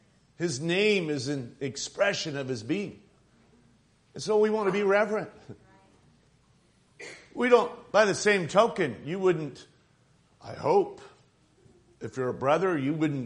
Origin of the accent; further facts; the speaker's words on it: Holyoke, Massachusetts, United States; born there; a holy oak, which is actually the town that I was born in Massachusetts